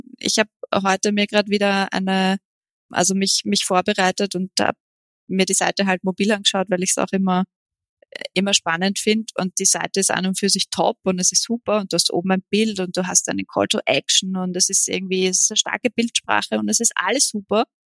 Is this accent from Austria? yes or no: yes; Austria; bei uns in Österreich